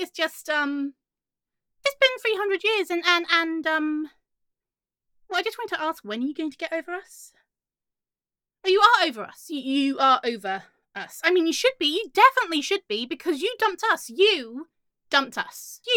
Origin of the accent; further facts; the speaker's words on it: England, United Kingdom; Well, I'm English.